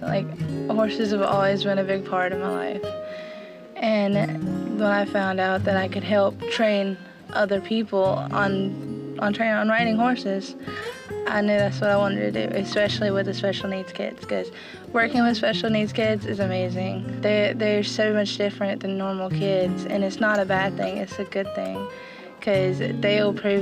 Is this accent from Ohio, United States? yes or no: no; Anderson, South Carolina, United States; Let's see, I graduated from Westside High School. I grew up in Anderson my whole life. I recently moved to Honey and Patton, so I'm living up there.